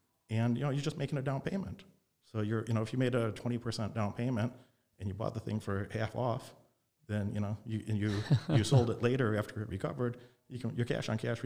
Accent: Illinois, United States; also born or lived in Las Vegas, Nevada; I was raised in Illinois, in Nevada, back and forth in Las Vegas and Illinois a lot of my childhood.

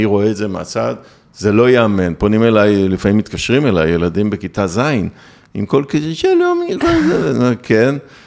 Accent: Herzliya, Tel Aviv District, Israel; נולדתי, גדלתי בהרצליה, כל חיי בהרצליה, נולדתי ב-1964, עוד מעט אני בן 60

